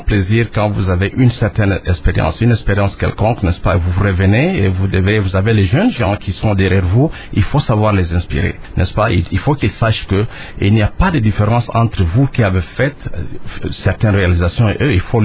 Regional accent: DR Congo; ils savent que je suis Congolais. Et je suis fier d'être congolais.

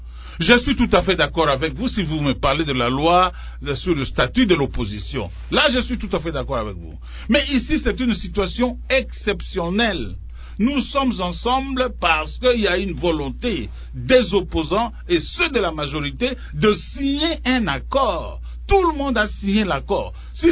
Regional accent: DR Congo; moi aussi, je suis congolais, un sujet congolais

